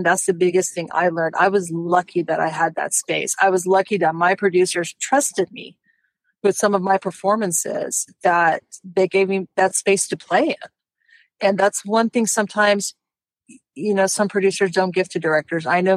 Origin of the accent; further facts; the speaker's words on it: Austin, Texas, United States; also born or lived in Los Angeles / London; Actually, I live here. I live here. I grew up in Austin. I did go off for 25 years or so in Los Angeles, London, and moved back home in 17.